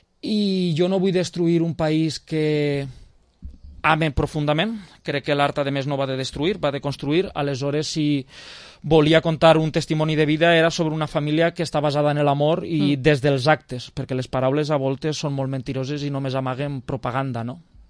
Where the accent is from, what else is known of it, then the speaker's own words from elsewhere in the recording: Vila-real, Valencian Community, Spain; me considere, soc fill de Vila-real